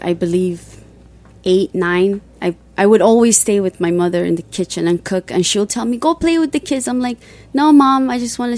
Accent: Dukam, Oromia, Ethiopia; also born or lived in Addis Ababa; I'm originally from Ethiopia. It's a small village in Dukam.

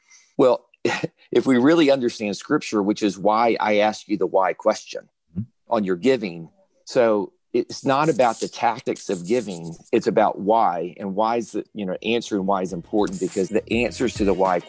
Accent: Texas, United States; Well, I'm a Texan, and I think it's just in our blood to smoke meat.

